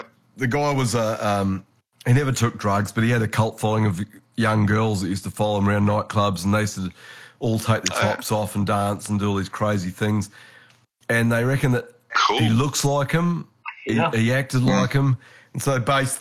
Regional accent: New Zealand; No, I'm not an Australian, so forget about that. I'm a Kiwi.

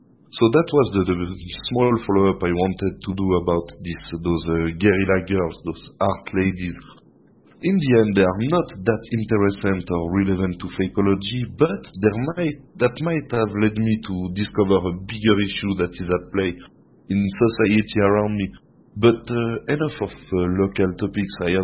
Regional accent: Geneva, Switzerland; from Geneva, Switzerland

